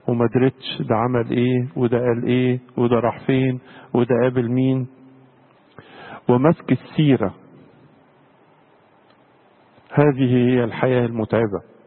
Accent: Egypt; هذا الموضوع الهام جدا بالنسبه لنا كمصريين

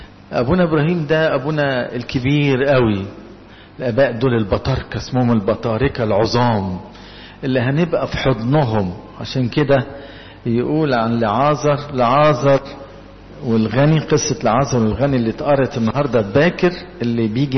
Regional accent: Egypt; يبقى انا صحيح مصري من مصر

